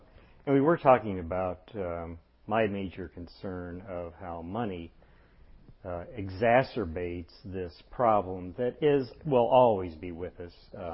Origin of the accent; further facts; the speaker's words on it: Philadelphia, Pennsylvania, United States; In my hometown of Philadelphia, Pennsylvania, we now have a trans fat ban.